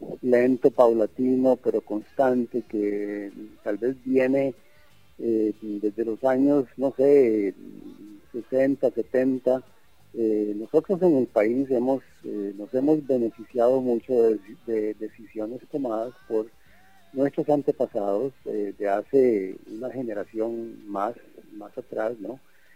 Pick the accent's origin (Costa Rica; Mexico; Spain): Costa Rica; Yo creo que la gente, cuando estamos en el exterior, el orgullo que sentimos del costarricense por la paz